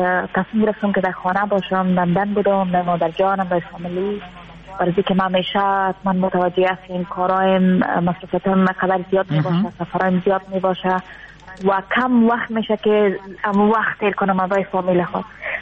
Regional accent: Afghanistan; از افغانستان آمدم، یک دو سه ماه میشه

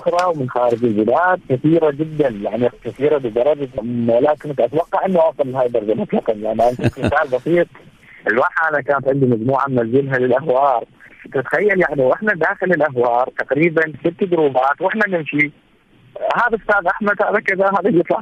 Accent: Amarah, Maysan, Iraq; أنا قاعد أساهم بالفعل بأنه أبناء العراق قاعد يشوفون مدينتي، أبناء الخارج قاعد يشوفون مدينتي،

